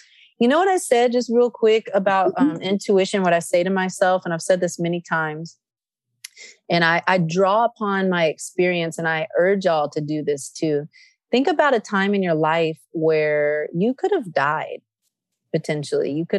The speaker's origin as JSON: {"language": "English", "town": "Nevada City", "region": "California", "country": "United States", "tie": "born or raised there", "said": "I am doing a concert in a week and a half in Nevada City, California, which is my hometown."}